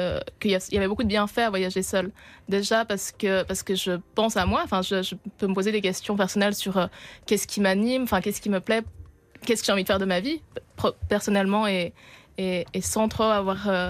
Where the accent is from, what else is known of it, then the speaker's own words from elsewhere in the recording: Lausanne, Vaud, Switzerland; je suis partie de Suisse parce que je viens de Lausanne